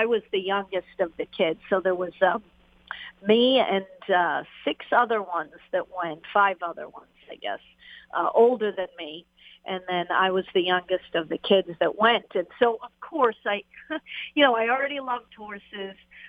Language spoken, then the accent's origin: English; New England, United States; So I grew up in New England, and like a lot of us female jockeys, I was a horse-loving little girl